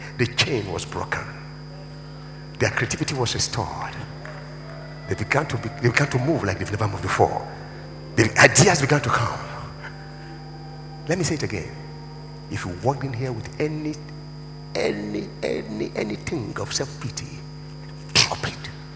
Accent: Nigeria; I have no regret that I'm a man. I have no regret that I'm a Nigerian.

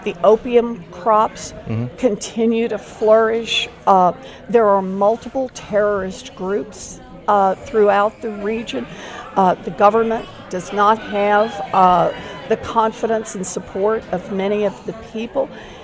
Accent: Oklahoma, United States; I grew up out in Oklahoma.

